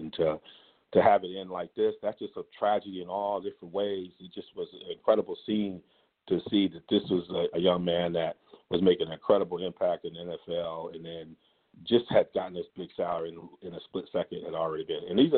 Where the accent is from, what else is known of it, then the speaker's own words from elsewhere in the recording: Ann Arbor, Michigan, United States; I grew up in Ann Arbor, Michigan fan, love Brady